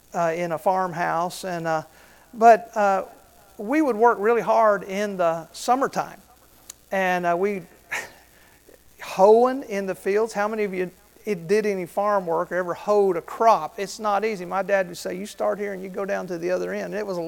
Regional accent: Florida, United States; also born or lived in Kentucky; I was born in Kentucky, raised in Florida, actually, but moved to Florida when I was a young boy.

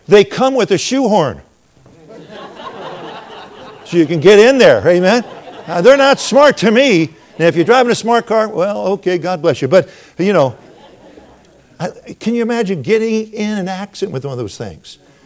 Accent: United States; I don't care. I'm an American.

